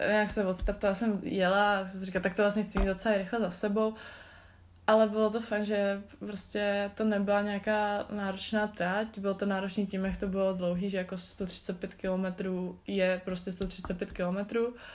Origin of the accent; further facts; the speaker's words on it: Vrchlabí, Hradec Králové Region, Czechia; Vlastně já jsem z Vrchlabí a tam děcka dělají, nebo dřív dělali buď běžky nebo sjezdový lyžování.